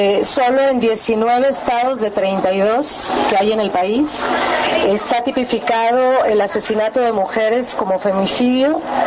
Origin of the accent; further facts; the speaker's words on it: Mexico; now in Argentina; Somos de la Asamblea de Mexicanos en Argentina, mexicanos y mexicanas en Argentina.